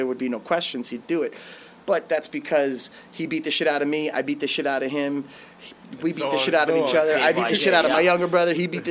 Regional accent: Abington, Massachusetts, United States; we're from Abington, but he married a girl from Braintree.

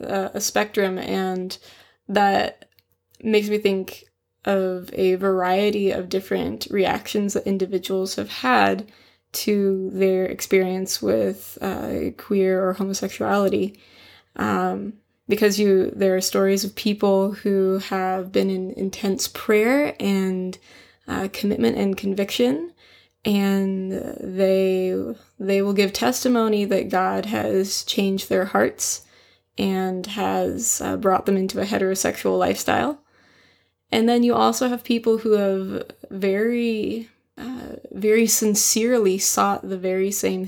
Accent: Pacific Northwest, United States; Again, I am from the Pacific Northwest.

